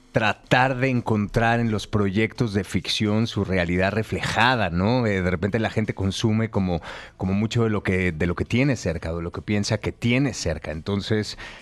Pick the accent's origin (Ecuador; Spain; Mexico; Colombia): Mexico; nuestro trabajo como mexicanos puede seguir resonando en el mundo